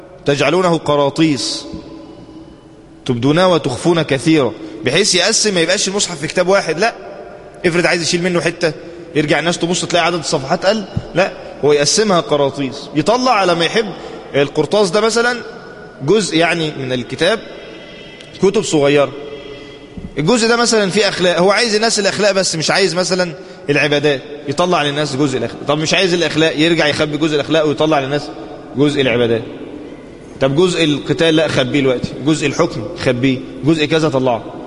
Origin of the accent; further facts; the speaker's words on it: Egypt; اللهم اصرف عن بلادنا مصر الفتن